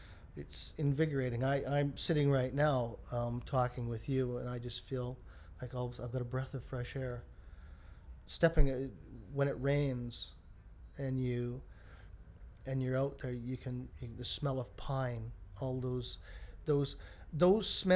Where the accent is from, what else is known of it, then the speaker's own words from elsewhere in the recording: Hope, British Columbia, Canada; moved away; I come from a little town called Hope, and Hope's a very small community.